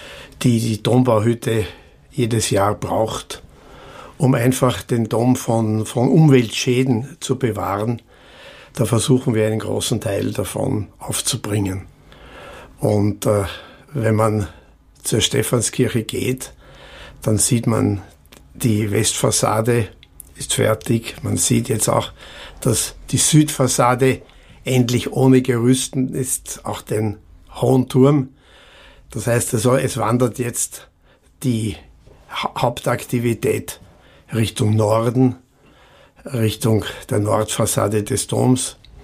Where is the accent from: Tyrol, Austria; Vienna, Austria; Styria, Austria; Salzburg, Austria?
Vienna, Austria; das Wahrzeichen meiner Heimatstadt Wien